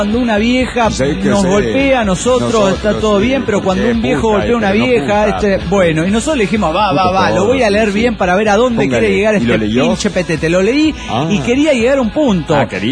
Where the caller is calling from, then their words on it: Tultitlán, State of Mexico, Mexico; monitorista de Tultitlán.